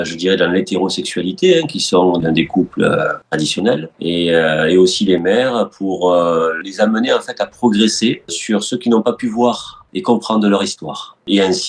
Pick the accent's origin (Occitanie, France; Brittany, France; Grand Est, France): Occitanie, France; Moi, je suis arrivé en France à 4 ans avec mon frère et ma sœur. Et c'est vrai que j'ai grandi dans le Gard